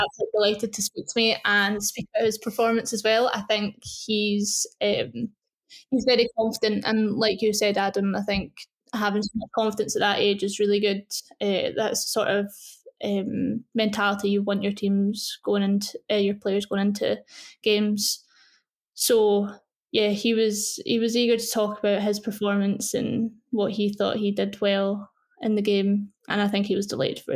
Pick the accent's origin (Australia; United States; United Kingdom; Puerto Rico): United Kingdom; Scotland; I think being a Scot, and they're going to represent Scotland really well over there.